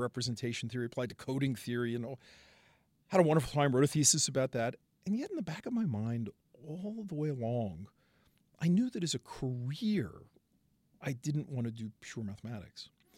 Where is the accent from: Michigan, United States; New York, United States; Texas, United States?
New York, United States; Brooklyn; David comes from the Bronx. I come from Brooklyn. We immediately fell to arguing with each other. That's the mode of communication within boroughs of New York.